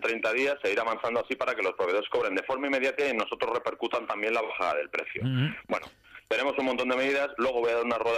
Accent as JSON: {"language": "Spanish", "town": "Alcalá de Henares", "region": "Community of Madrid", "country": "Spain", "tie": "born or raised there", "said": "Soy hijo de Alcalá de Henares, he estado un montón de años viviendo fuera también."}